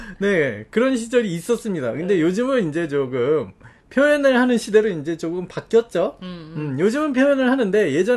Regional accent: South Korea; 이거는 아무래도 저는 한국 사람적인 개념이니까

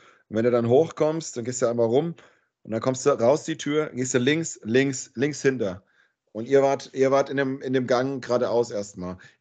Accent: Gelnhausen, Hesse, Germany; in meinem Freundeskreis aus meiner Heimatstadt in Gelnhausen gibt es jemanden

